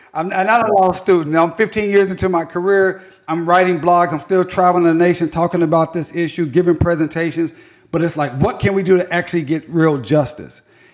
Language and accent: English; Tulsa, Oklahoma, United States; I'm from North Tulsa, and I raised my hand